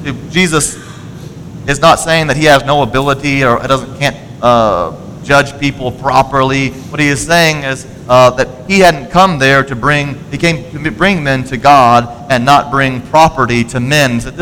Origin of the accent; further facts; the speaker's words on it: Florida, United States; but I grew up in Florida, and so we swam in the beaches all the time